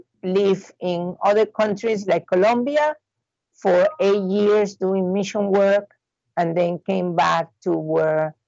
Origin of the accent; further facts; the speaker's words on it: Cuba; moved away; also born or lived in Spain; I am from Cuba. That's my original country of birth. I came to the United States through Spain. My family left during the Castro administration.